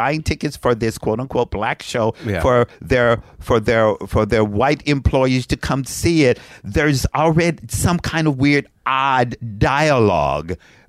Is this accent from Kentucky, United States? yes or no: yes; Frankfort, Kentucky, United States; I'm from Frankfort, Kentucky.